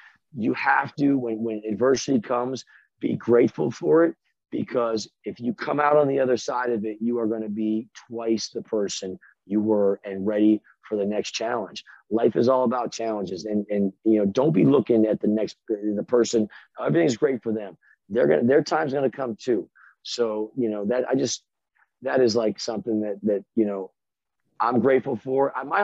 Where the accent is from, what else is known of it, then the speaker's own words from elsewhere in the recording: Arizona, United States; We grew up out in Arizona